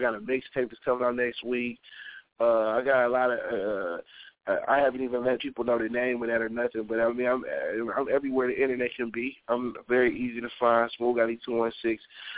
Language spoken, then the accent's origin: English; Cleveland, Ohio, United States; I'm actually, you know, I'm straight from Cleveland, so it's a different world